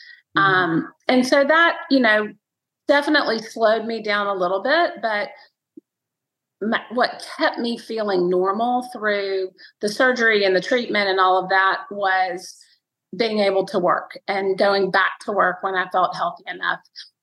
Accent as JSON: {"language": "English", "town": "Montgomery", "region": "Alabama", "country": "United States", "tie": "born or raised there", "also_born_or_lived": "Nashville", "said": "I grew up in Montgomery, Alabama. And so I didn't want to go to New York or LA at the time. I wanted to be close to home, and my mother's from Nashville."}